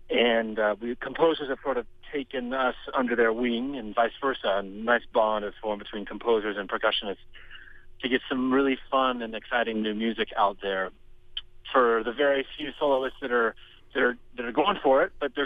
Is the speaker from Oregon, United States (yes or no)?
yes; Coburg, Oregon, United States; I grew up playing in the Eugene Youth Orchestra out in Oregon. Grew up in a small town called Coburg.